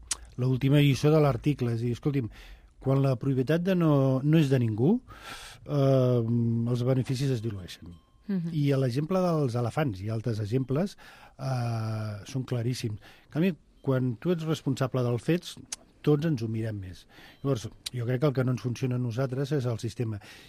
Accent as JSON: {"language": "Catalan", "region": "Catalonia", "country": "Spain", "said": "sento enveja com a català i com a espanyol"}